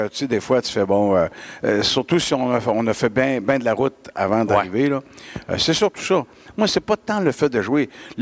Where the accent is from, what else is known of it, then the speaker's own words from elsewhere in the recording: Lévis, Quebec, Canada; je vais être à Lévis à l'Anglicane, dans mon patelin.